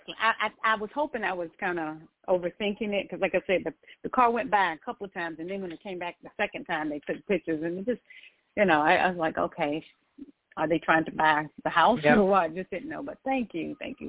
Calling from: North Carolina, United States; And presently, I'm calling from North Carolina.

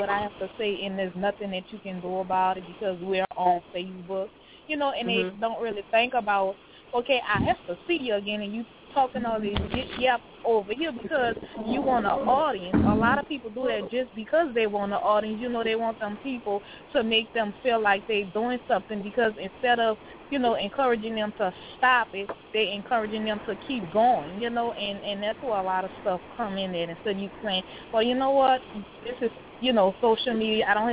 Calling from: New Orleans, Louisiana, United States; I'm calling from New Orleans.

